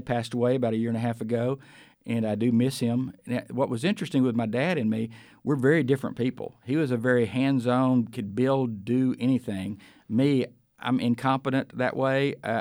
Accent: Dallas, Texas, United States; I grew up in Dallas in the neighborhood of Pleasant Grove. It's in the southeast part of Dallas.

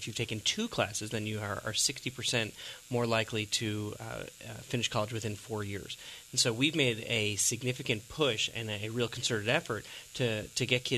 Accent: Long Island, New York, United States; I'm from Long Island, so you can hear my mother.

